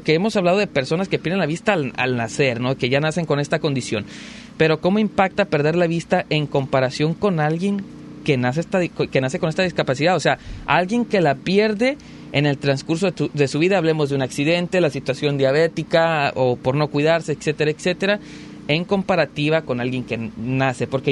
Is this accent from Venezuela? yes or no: no; Mexico; Nosotros como mexicanos